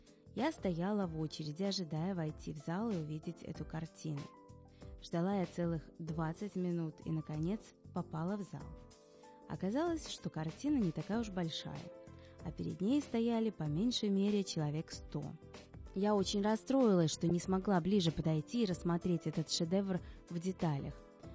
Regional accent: Belarus; now in Beijing, China; Я из Беларуси, это северо-запад, и я привыкла немного к другому климату.

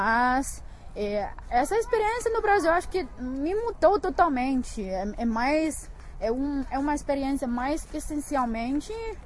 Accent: Datong, Shanxi, China; born there; Portuguese is a second language; Eu nasci em uma cidade chamada Datong, na província de Shanxi, que fica bem pertinho de Beijing. Eu estudei numa universidade em Beijing, quando eu tinha 18 anos, eu vim cá.

